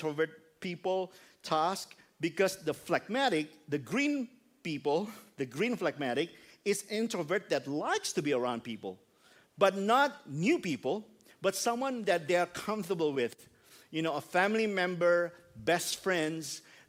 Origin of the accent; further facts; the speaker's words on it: Indonesia; first language Indonesian; English is a second language; now in Australia; years of living in Australia, I get used to learn and speak English, even though I still can speak my mother tongue.